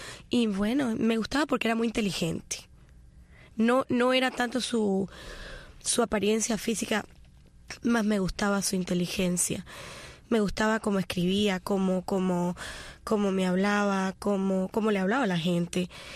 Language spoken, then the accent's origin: Spanish; Cuba; moved away; Yo soy muy cubana. Y le doy gracias a Dios por haber nacido en Cuba. Haber tenido la posibilidad de haber nacido en Cuba.